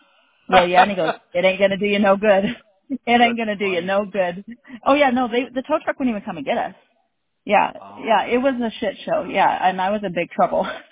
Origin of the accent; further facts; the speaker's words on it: Idaho Falls, Idaho, United States; I grew up in Idaho Falls, Idaho, and I thought there was a lot of snow and cold there. It ain't nothing compared to Jackson Hole.